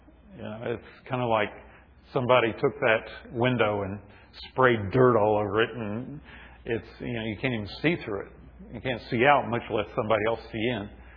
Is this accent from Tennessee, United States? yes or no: yes; Memphis, Tennessee, United States; I grew up in Memphis, Tennessee, and went to school with the daughter of one of the founders of Holiday Inn.